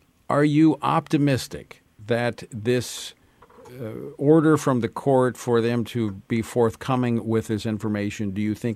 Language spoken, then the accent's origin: English; Louisiana, United States; I spoke today in my home state of Louisiana